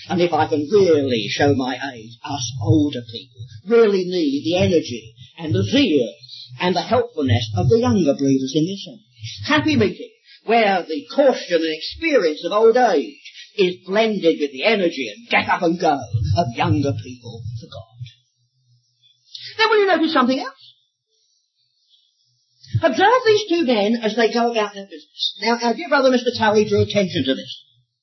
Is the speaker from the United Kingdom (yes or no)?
yes; England, United Kingdom; I'm an Englishman.